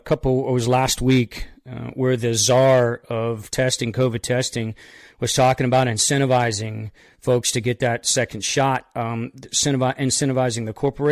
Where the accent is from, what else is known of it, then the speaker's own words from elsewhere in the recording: Florida, United States; I'm originally from West Central Florida, and I'm very familiar with the Clearwater area.